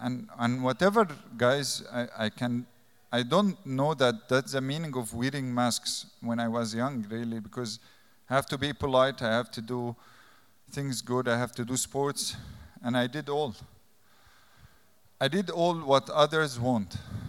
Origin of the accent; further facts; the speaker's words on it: Egypt; English is a second language; I'm an addict from Egypt.